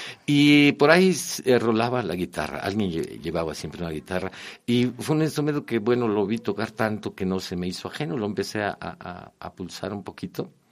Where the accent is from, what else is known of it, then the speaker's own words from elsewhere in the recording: Tekax, Yucatán, Mexico; en mi pueblo, en Tecash, en Yucatán.